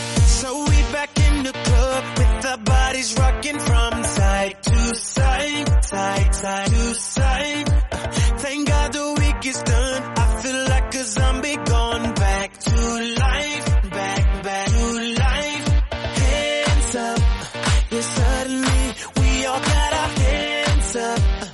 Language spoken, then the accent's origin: German; Rottenburg, Germany; Ich komme aus Rottenburg.